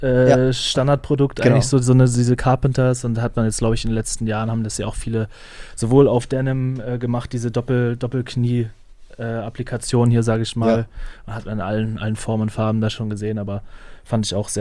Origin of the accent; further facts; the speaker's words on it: Flensburg, Schleswig-Holstein, Germany; ich komme aus Flensburg